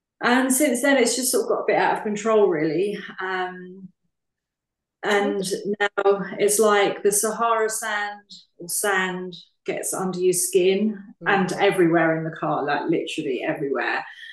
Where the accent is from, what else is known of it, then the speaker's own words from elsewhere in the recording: East of England, United Kingdom; I'm English. I'm older than I care to admit. I was born on the east coast of England on a farm, and I guess that sort of growing up on a farm around tractors and things